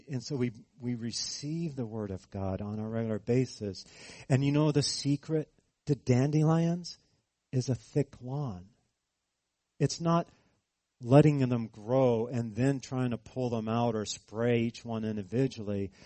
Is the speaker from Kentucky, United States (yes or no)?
no; California, United States; Because I'm from California.